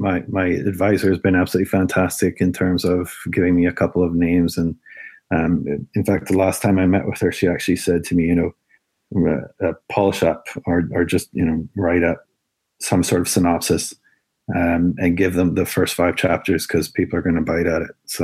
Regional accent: Alberta, Canada; I grew up in Alberta, in the sort of the West, and certainly the mountains there, the Rockies are a force to be reckoned with.

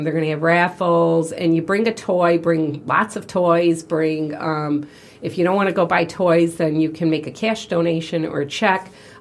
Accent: Metamora, United States; I think he's from Metamora. He's from my hometown.

